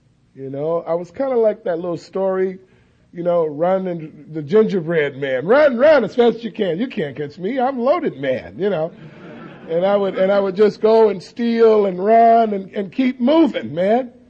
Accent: Watts, California, United States; also born or lived in San Fernando Valley; But I am really from Watts. I grew up in Watts. I lived in Watts for 14 and a half years.

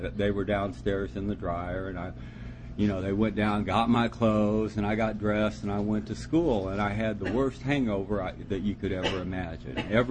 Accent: Akron, Ohio, United States; born there; I was born in Akron, Ohio, of all places.

